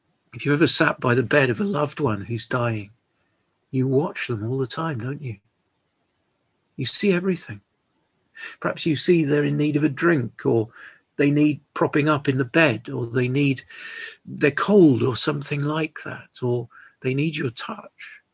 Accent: London, United Kingdom; I grew up in Southwest London

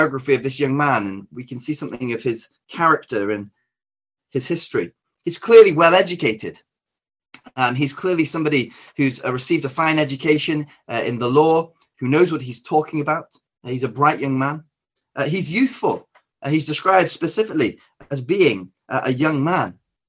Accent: Stockport, North West England, United Kingdom; I'm born and raised in Stockport. My family are all from Greater Manchester

